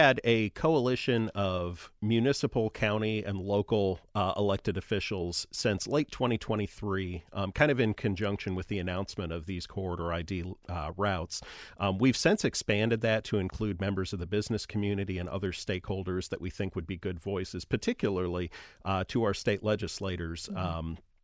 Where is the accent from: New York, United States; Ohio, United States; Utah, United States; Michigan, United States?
Ohio, United States; Toledo; son of the Glass City, I'm very excited to have the Passenger Rail Association join us in Ohio and in my hometown.